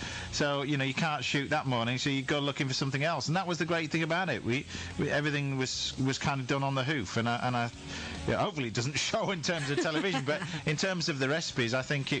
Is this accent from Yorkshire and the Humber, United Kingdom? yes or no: yes; Yorkshire and the Humber, United Kingdom; I'm a Yorkshireman